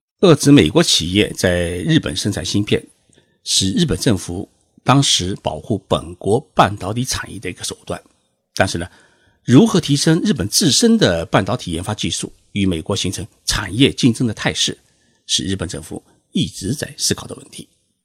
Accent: China; 因为我们中国人的血液当中啊，缺乏一种反省的 DNA。

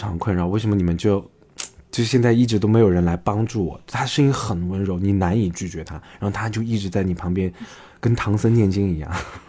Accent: Chengdu, Sichuan, China; 比如说我们成都人喜欢用叠化音

